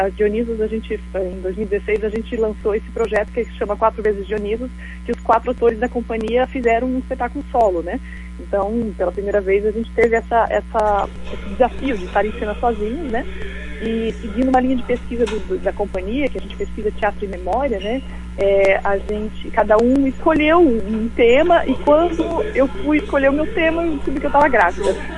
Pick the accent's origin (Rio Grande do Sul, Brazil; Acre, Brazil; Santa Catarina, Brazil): Santa Catarina, Brazil; Joinville; Nós somos de Joinville, Santa Catarina. A viagem foi longa.